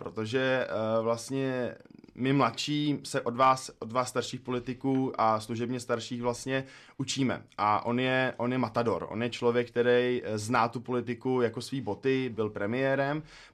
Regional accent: Plzeň, Plzeň Region, Czechia; now in Prague, Czechia; já jsem vlastně původně z Plzně, no a tam ta cesta jako takhle začala a teď jsem tady v Praze

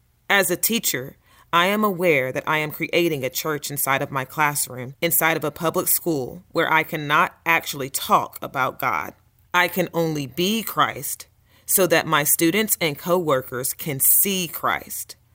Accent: Texas, United States; now in New Orleans, United States; I am from, or I live in New Orleans, Louisiana. I was born and raised in Texas, but I moved out here with my parents because they're in oil.

